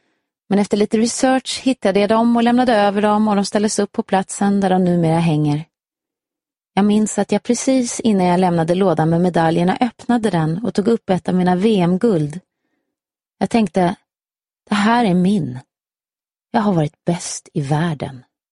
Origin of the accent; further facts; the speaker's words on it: Karlshamn, Blekinge, Sweden; moved away as an adult; trots att jag inte bott i Karlshamn sedan dagen efter jag tog studenten så är staden fortfarande hemma för mig och jag återvänder dit så ofta jag bara kan.